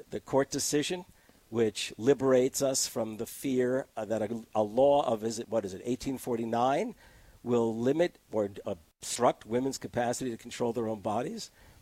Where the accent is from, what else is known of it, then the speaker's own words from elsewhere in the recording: New York, United States; I know the Upper West Side, but it's because I grew up in the New York area.